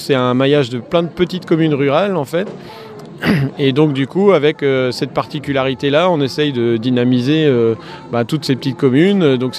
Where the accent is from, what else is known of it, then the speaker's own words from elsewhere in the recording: Brittany, France; De la Bretagne aussi, j'habite pareil dans les Côtes d'Armor